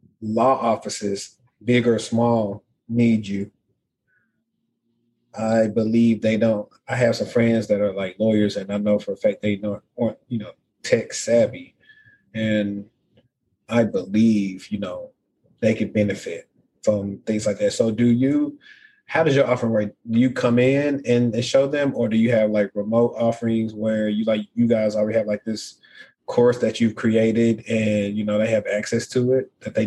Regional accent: Shreveport, Louisiana, United States; I mean, we're from Louisiana, so I mean, it's probably, you know, more sped up than, you know, our slow town living where we come from

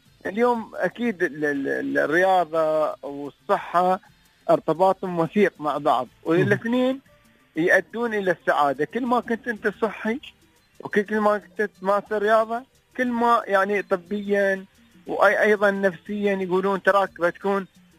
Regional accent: Dubai, United Arab Emirates

